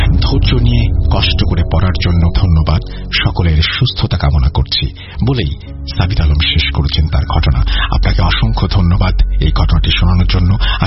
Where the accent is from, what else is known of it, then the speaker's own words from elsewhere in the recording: Munshiganj, Dhaka Division, Bangladesh; now in Dhaka, Bangladesh; বাড়ি মুন্সিগঞ্জ জেলায়। আমরা ঢাকার উত্তরায় থাকি।